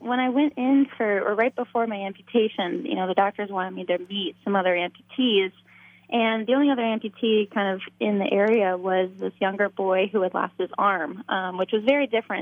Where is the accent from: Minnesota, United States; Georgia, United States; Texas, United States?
Minnesota, United States; Rochester; now in Michigan, United States; So I grew up in Rochester, Minnesota, home of the Mayo Clinic, and I've been living in Michigan for the past 8 years.